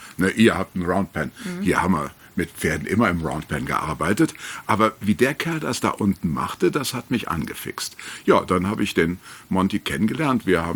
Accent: Cologne, North Rhine-Westphalia, Germany; born there; ich bin in Köln mitten in der Innenstadt geboren worden. Und meine Eltern sind, als ich 10 Jahre alt, aufs Land gezogen.

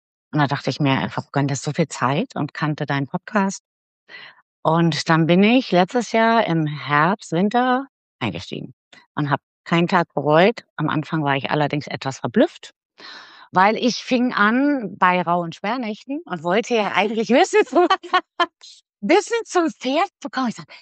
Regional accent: Bavaria, Germany; Und ich bin aus Mittelfranken, in der Nähe vom schönen Nürnberg

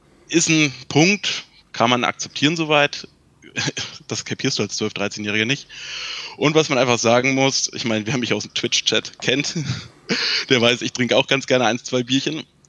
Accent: Thuringia, Germany; ich komme aus Thüringen, also aus dem Osten, mein Vater ist also noch DDR

